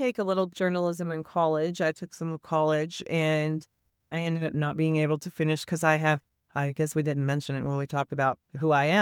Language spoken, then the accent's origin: English; California, United States; born there; Originally, I was born in California, and I lived there.